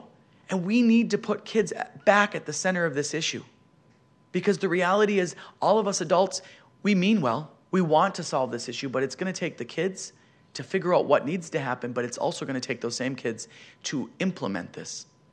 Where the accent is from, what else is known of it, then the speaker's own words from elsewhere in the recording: Minnesota, United States; I know here in Maine, just like in my home state of Minnesota, you're going to be voting.